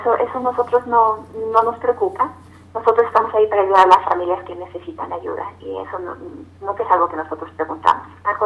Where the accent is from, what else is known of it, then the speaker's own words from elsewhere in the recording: Mexico; yo como mexicana estoy increíblemente orgullosa